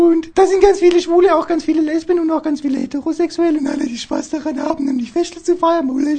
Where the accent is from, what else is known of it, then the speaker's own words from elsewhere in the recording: Stuttgart, Baden-Württemberg, Germany; Ich komme aus Stuttgart.